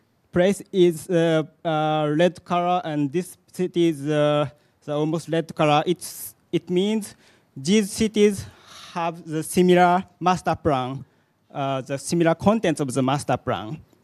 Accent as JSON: {"language": "English", "country": "Japan", "second_language": "English", "said": "and I'm from Japan."}